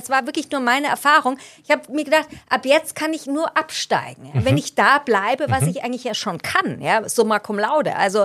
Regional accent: Munich, Bavaria, Germany; ich bin ja Münchnerin, gebürtige Münchnerin, also in Bayern gab es kein Schulfach Philosophie.

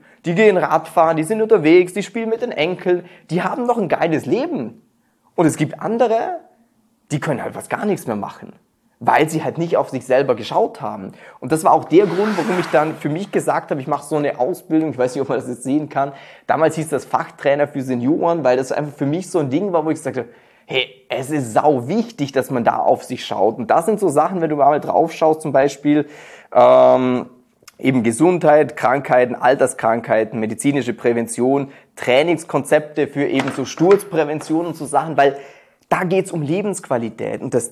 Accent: Austria; Und zwar, ich bin Österreicher und bei uns musst du dich immer noch entscheiden

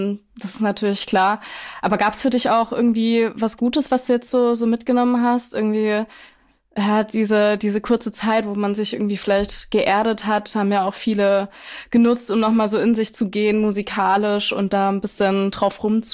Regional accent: Schwäbisch Gmünd, Baden-Württemberg, Germany; Ich habe gesehen, du bist auch im Esperanza in meiner Heimatstadt aufgetreten, Schwäbisch Gmünd

